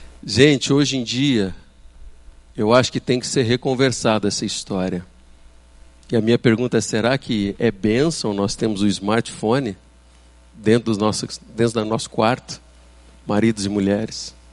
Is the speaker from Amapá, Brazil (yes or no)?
no; São Paulo, Brazil; Eu vim do interior de São Paulo, e eu me lembro da época em que no final do dia nós íamos para a varanda.